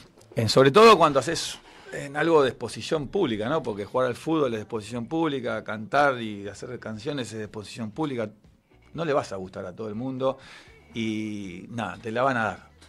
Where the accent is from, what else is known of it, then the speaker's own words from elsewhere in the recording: La Plata, Buenos Aires Province, Argentina; born there; also born or lived in France; Soy medio gitano. No puedo estar siempre en el mismo lugar. Y el año 80 que nací, viví en La Plata hasta los 3 años. Después, en el 87, nos fuimos a ir a Francia.